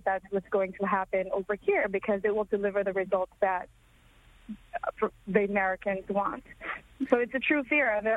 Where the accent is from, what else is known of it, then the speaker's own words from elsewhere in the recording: Central Visayas, Philippines; I was born and raised in Cebu, which is the central region of the Philippines.